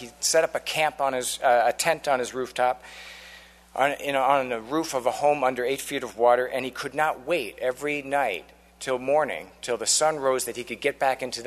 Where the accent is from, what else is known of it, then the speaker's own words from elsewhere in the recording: Chicago, Illinois, United States; He was a hero of mine growing up in Chicago